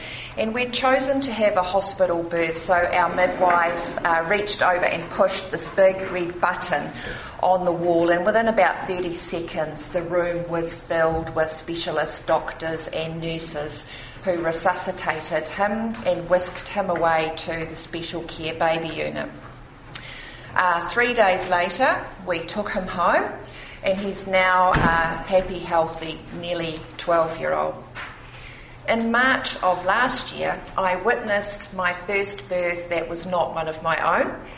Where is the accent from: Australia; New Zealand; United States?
New Zealand; I'm from New Zealand, but please indulge me a little bit of this place.